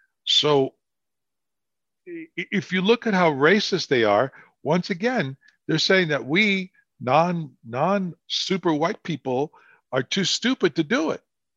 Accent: Northeast, United States; I grew up in the Northeast, and I could tell you that there are days in January, February, March, that walking the streets was brutal.

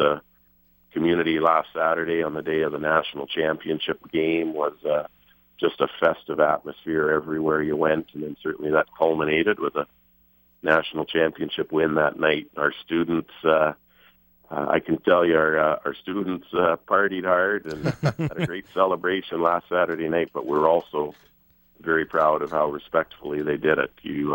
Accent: Swan River, Manitoba, Canada; I'm originally from Swan River, Manitoba, so I can say as soon as our Canadians beat the hell out of the Czechs

